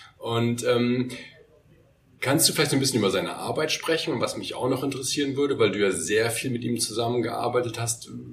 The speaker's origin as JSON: {"language": "German", "region": "Hamburg", "country": "Germany", "said": "Wir kommen ja aus der Hamburger Gegend."}